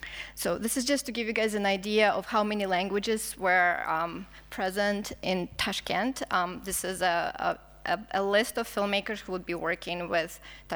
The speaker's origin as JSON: {"language": "English", "country": "Russia", "accent": "Russian", "second_language": "English", "said": "I apologize for my Russian accent"}